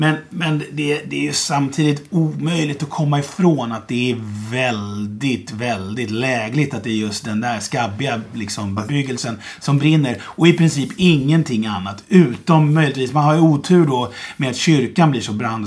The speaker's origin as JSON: {"language": "Swedish", "town": "Mariaberg", "country": "Sweden", "tie": "born or raised there", "said": "Det här är ju verkligen mammas gata, det här är min hembygd. Ja. För jag är ju född och uppvuxen här på Mariaberg där vi sitter."}